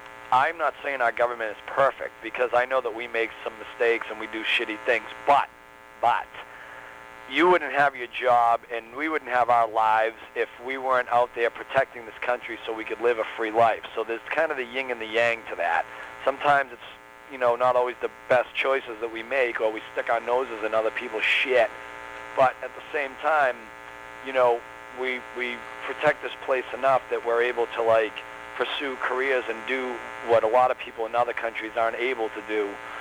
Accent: United States; And, hey, you know, I'm an American boy, so I'm proud of it.

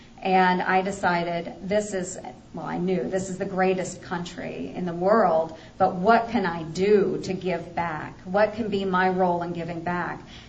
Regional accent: Stanton, Iowa, United States; I am an Iowan. I was raised in Iowa. I was raised on a farm north of Stanton, Iowa, which is just south of Highway 34 in Montgomery County.

